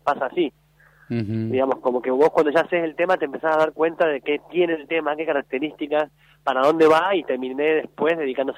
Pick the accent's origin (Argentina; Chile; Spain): Argentina; Tierra del Fuego; Luego me voy a Tierra del Fuego, que es donde yo me crié